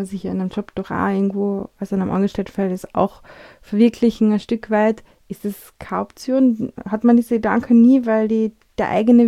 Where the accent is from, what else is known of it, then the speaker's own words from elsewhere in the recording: Austria; wie wir sind, Österreicher, Europäer, wir ticken ein bisschen anders